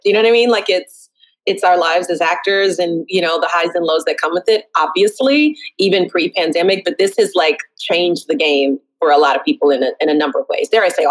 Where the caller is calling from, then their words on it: Brooklyn, New York, United States; Brooklyn.